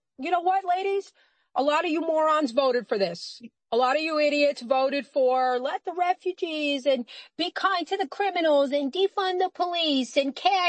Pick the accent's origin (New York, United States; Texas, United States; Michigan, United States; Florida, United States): New York, United States; New York City; Now, I grew up in the Bronx in New York City, so I was aware there was constant danger around me.